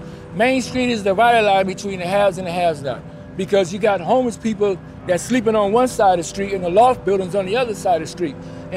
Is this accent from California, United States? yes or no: yes; Los Angeles, California, United States; So I'm born and raised on Skid Row.